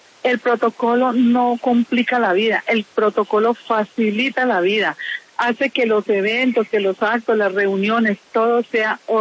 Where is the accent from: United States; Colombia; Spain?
Colombia; Cali, Valle del Cauca; fundamentalmente somos de aquí de Cali.